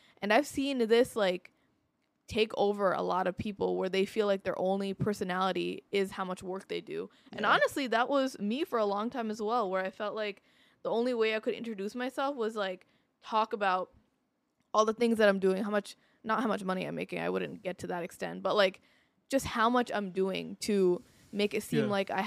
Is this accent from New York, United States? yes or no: yes; New York, United States; I'm born and raised in New York, but I didn't live in New York City my whole life.